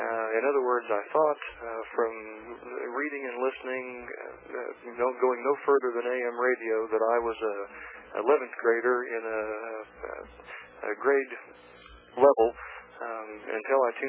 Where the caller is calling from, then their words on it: Kansas, United States; And I'm calling from Kansas, by the way.